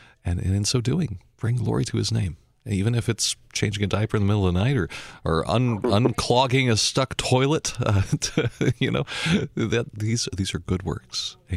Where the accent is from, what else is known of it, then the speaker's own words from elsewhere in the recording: Denver, Colorado, United States; I grew up in Denver, Colorado, Cowtown, but I was a city boy.